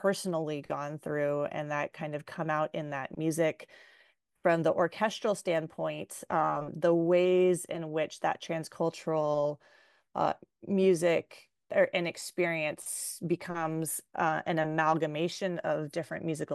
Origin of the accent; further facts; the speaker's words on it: North Carolina, United States; I should disclose that like I'm of white descent and that I was raised in North Carolina.